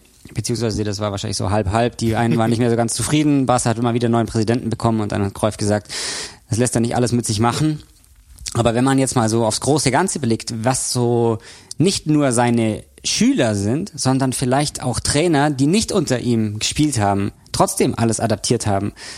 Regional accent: Bavaria, Germany; Bei uns im Allgäu gab es bis vor, schon lange her, aber so in den 90ern gab es jedes Jahr ein internationales A-Jugendturnier.

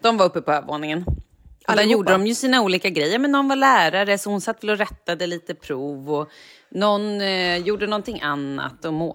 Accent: Vallentuna, Stockholm County, Sweden; Nej, men gud, jag är uppvuxen i Vallentuna.

